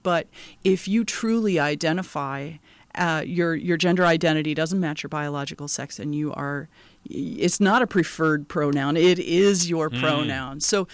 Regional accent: Ames, Iowa, United States; now in Racine, United States; Well, growing up in Iowa, I feel like I had that kind of Midwest sensibility and then went to the West Coast.

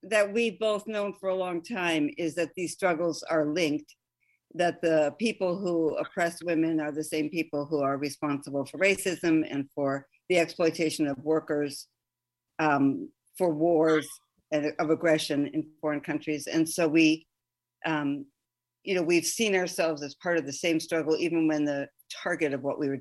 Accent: Cleveland, Ohio, United States; And I grew up in Cleveland, Ohio, in a Jewish family.

